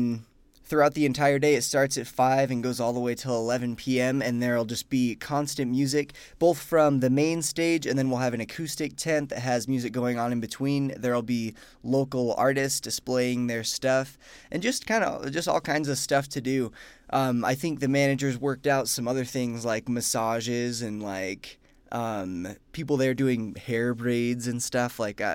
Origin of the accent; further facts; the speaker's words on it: Spokane, Washington, United States; Yeah, I'm from Spokane, Washington.